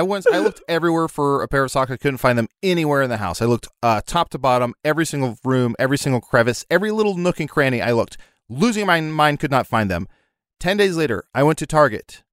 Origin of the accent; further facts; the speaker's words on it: Midwest, United States; I'm from the Midwest. I'm a bit of a court pleaser.